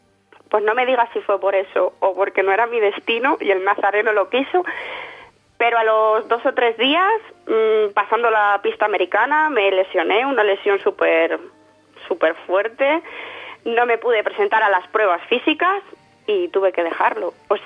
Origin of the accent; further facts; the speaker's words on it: Medina de Rioseco, Castile and León, Spain; que no soy de Río Seco, pero vamos, toda mi vida se ha desarrollado allí, o sea, que como que lo fuera.